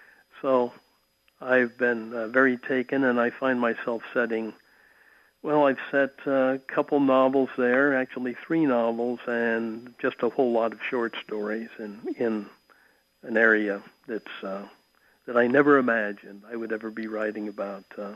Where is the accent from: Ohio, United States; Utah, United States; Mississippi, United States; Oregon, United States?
Oregon, United States; also born or lived in Northern California / New York; even though I'm from Oregon and spent many years in Northern California and New York and other places that are much cooler and much moister